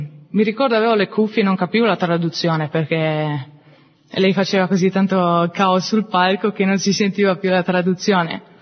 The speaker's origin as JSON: {"language": "Italian", "country": "Germany", "second_language": "Italian", "said": "ho 28 anni, vengo dalla Germania. Sì, vengo da una famiglia molto numerosa, siamo in 7 figli e sono la penultima"}